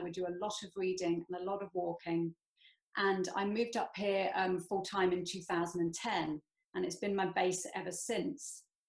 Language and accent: English; England, United Kingdom; now in Scotland; And obviously I'm English as well, you know, living in Scotland.